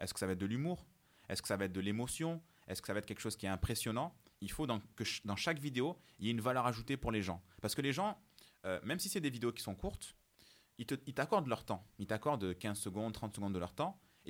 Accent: Marseille, Provence-Alpes-Côte d'Azur, France; donc moi je suis un Marseillais, comme vous, je suis un Marseillais.

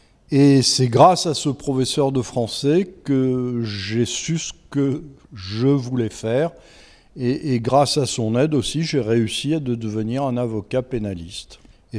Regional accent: Algiers, Algiers Province, Algeria; Alors, moi, je suis né à Alger parce que mon père était ingénieur des arts et métiers et il était effectivement en poste à Alger lorsque je suis né.

